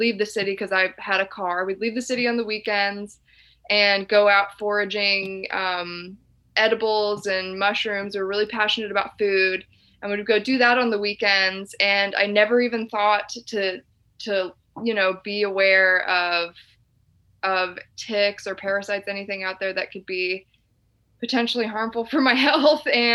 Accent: the South, United States; But I'm from the South, so it had never even crossed my mind

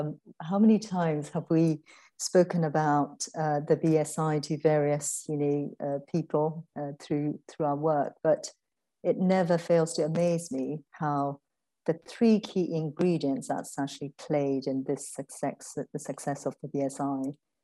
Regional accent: Ayeyarwady Region, Myanmar; English is a second language; I was born in Burma and I grew up in a small village called Jangin in the Irrawaddy Delta region. So, it's a sort of a rural area, a lot of farms, green fields

